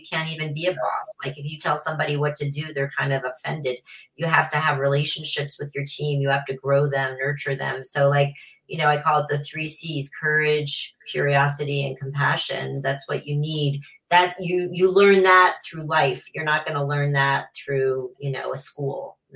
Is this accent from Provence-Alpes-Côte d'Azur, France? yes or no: no; Paris, Île-de-France, France; I from the age of 7 to 19, I was raised in Paris.